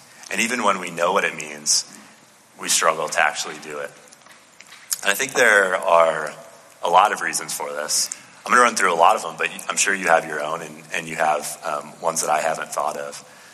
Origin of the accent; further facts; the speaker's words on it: Illinois, United States; I'm from Illinois, so like we make a lot of Iowa jokes there